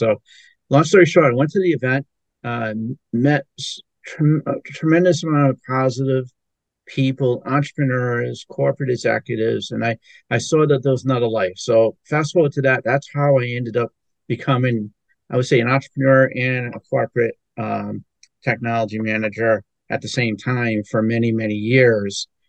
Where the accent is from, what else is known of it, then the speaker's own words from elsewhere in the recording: Providence, Rhode Island, United States; now in Boston, United States; I grew up in the Providence, Rhode Island area, and I went to the big city of Boston for college, and I pretty much have not left.